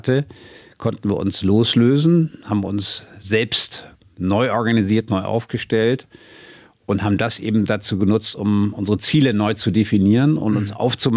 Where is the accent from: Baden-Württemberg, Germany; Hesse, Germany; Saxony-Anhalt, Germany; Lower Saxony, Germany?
Lower Saxony, Germany; Jesteburg; Ja, um der Wahrheit der Ehre zu geben, ich bin in Jesteburg aufgewachsen.